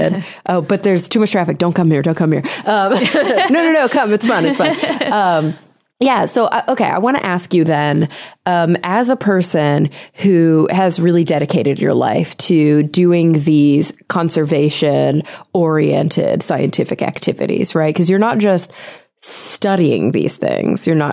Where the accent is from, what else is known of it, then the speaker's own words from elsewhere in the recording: Texas, United States; also born or lived in New York City; now in Los Angeles, United States; Growing up in Texas, and then I lived in New York for a year, but in the city. And then I came